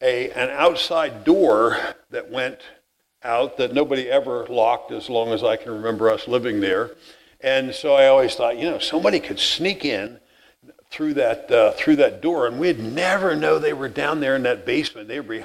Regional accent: Pennsylvania, United States; where I grew up in Pennsylvania, we lived in this little old farmhouse, and we had a basement in our little farmhouse there.

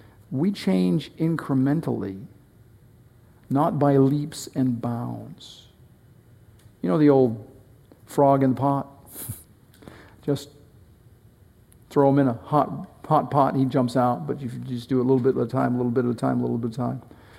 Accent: New Hampshire, United States; I grew up in New Hampshire

